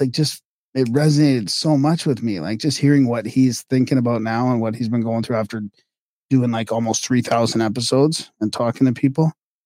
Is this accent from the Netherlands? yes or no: no; Ohio, United States; That's in my home state of Ohio, in Canton, Ohio.